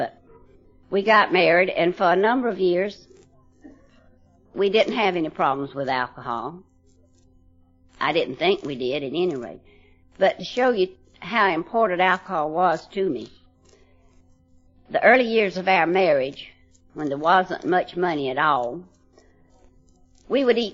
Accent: Swainsboro, Georgia, United States; When I was a junior in high school, a young man moved to my hometown of Swainsboro

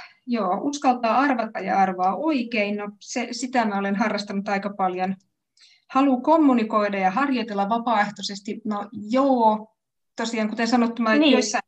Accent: Turku, Southwest Finland, Finland; accent: Turku dialect; suomi on mun äidinkieli, mutta ihan pohjimmainen mun äidinkieleni on turun murre

